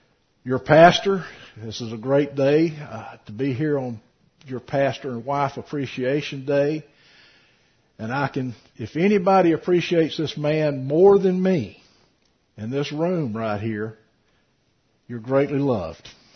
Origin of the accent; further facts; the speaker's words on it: Port St. Joe, Florida, United States; I grew up in Port St. Joe. I was born and raised there.